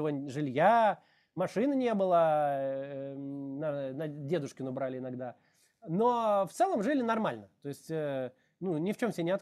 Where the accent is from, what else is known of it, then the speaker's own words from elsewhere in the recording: Israel; То есть он все наше детство в Израиле проработал программистом.